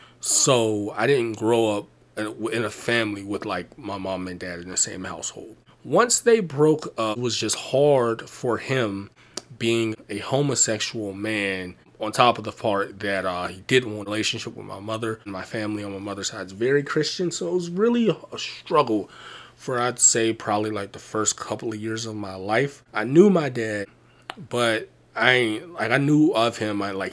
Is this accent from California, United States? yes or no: no; Tampa, Florida, United States; born there; also born or lived in Pittsburgh; I guess you could say I'm really from Tampa, Florida, because I was born there.